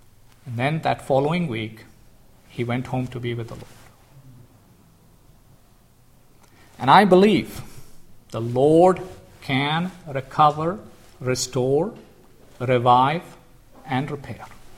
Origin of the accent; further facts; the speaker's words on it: India; moved away as an adult; Both were immigrants. He was from Germany and I was from India.